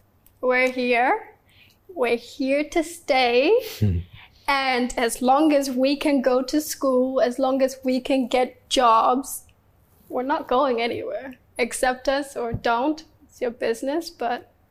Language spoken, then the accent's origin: English; Australia; growing up in Australia, there's a lot of refugees